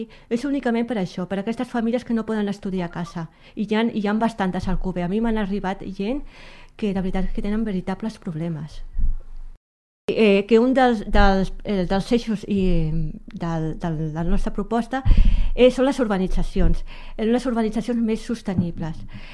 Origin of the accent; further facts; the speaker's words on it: Badalona, Catalonia, Spain; moved away as an adult; now in Alcover, Spain; jo sóc de Badalona. Jo fa 6 anys que vaig venir aquí a Alcover, i des d'un primer moment en la meva família i jo ens hem sentit molt acollits.